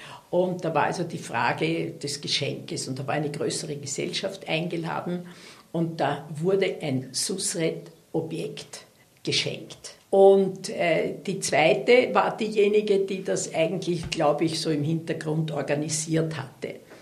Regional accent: Vienna, Austria; ich komme aus Wien und meine Familie kommt eigentlich aus Altösterreich und ich bin in erster Generation, die in Wien geboren ist.

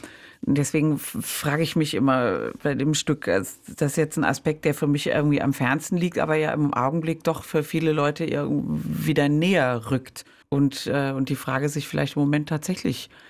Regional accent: Cologne, North Rhine-Westphalia, Germany; Ich bin im Rheinland aufgewachsen, in Köln, und da ist man natürlich von Haus aus, auch wenn man evangelisch ist, ein großer Karnevalist.

